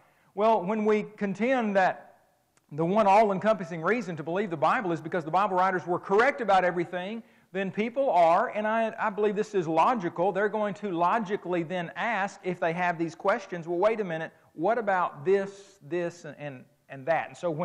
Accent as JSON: {"language": "English", "region": "Oklahoma", "country": "United States", "tie": "born or raised there", "lives_now": "Alabama, United States", "said": "You know, I live down there in Alabama. I grew up in Oklahoma, which is crazy enough."}